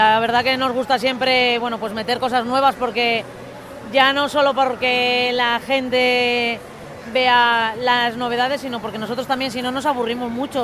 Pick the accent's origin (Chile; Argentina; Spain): Spain; Colindres, Cantabria; soy de Colindres, pero si mi padre te oye, también tengo mi parte de Laredo, ¿eh? Claro, yo siempre digo, soy de la pesquera.